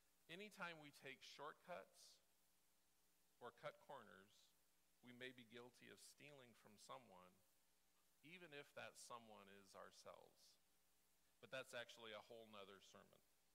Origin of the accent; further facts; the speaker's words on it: Northfield, Minnesota, United States; Maybe it's the fact that I grew up in Northfield, Minnesota, where every year we celebrated the defeat of Jesse James days.